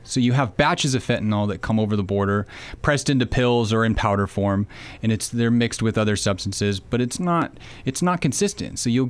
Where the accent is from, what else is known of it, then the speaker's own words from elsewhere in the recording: Roseburg, Oregon, United States; And I'm from Roseburg, so I made my way back here after a little while